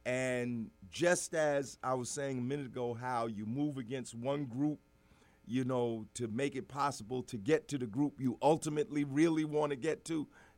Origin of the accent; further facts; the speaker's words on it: Newark, New Jersey, United States; Well, I came from Newark.